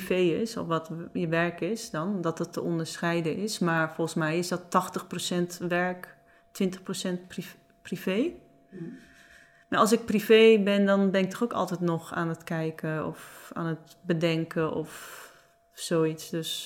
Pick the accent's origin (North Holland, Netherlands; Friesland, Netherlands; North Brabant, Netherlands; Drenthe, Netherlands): Friesland, Netherlands; first language Frisian; Dutch is a second language; helaas kan ik niet heel goed Fries spellen. Dat is mijn eerste taal, mijn moedertaal.